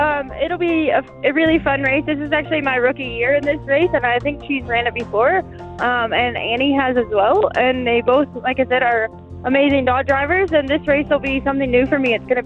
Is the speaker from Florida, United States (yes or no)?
no; Wyoming, United States; I'm from Bonnerant, Wyoming.